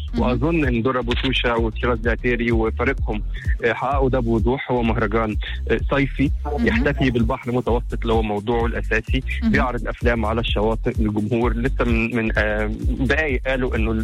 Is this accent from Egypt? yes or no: yes; Egypt; حبيبتي انت تونسيه وانا مصري